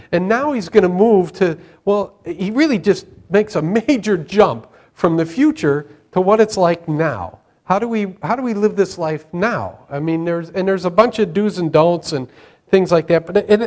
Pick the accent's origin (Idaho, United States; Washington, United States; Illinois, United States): Illinois, United States; Chicago; when growing up in Chicago, when you're a friend, you are a friend forever.